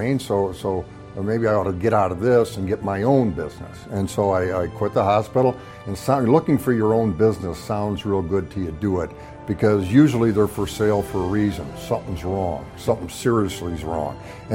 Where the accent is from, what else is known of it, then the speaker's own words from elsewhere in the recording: Chicago, Illinois, United States; now in Green Bay, United States; I'm from the Chicago area originally, but like all my time was spent here. This was home.